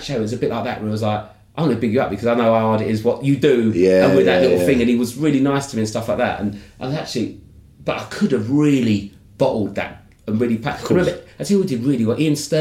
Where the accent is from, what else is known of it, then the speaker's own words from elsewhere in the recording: United Kingdom; I'm just a British comic on this show, right?